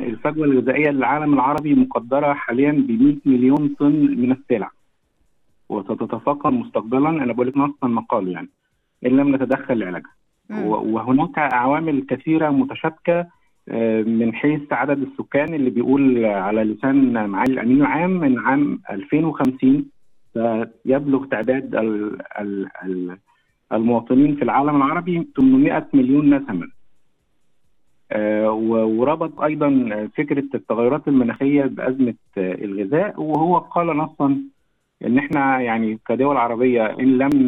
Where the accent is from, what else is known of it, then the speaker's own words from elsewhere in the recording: Egypt; وباعتباري أن أنا مصري